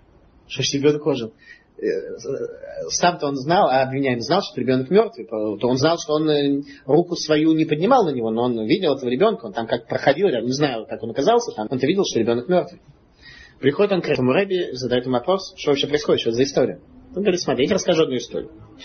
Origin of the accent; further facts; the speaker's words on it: Vilnius, Vilnius County, Lithuania; Я из Вильнюса, поэтому отношусь к тем, кто митнагдим, не согласен с хасидизмом.